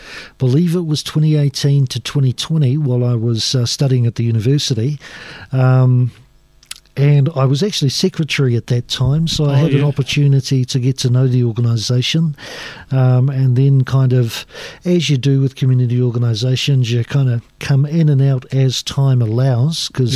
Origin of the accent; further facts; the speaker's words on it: Auckland, New Zealand; I grew up in South Auckland